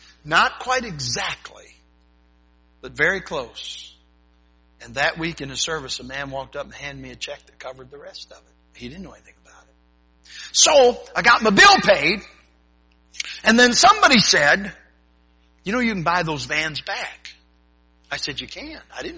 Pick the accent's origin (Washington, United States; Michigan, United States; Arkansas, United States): Michigan, United States; And I was raised in Michigan.